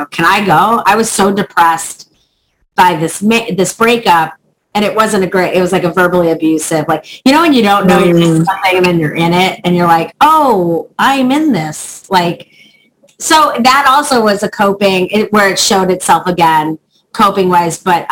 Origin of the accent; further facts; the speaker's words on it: Chicago, Illinois, United States; However, I started in Chicago. I'm from Chicago. I started in Chicago doing Second City, which is like the SNL of Chicago.